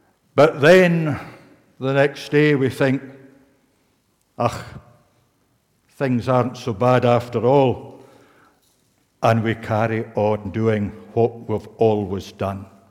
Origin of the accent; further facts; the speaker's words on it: Campbeltown, Scotland, United Kingdom; Campbelltown, my hometown.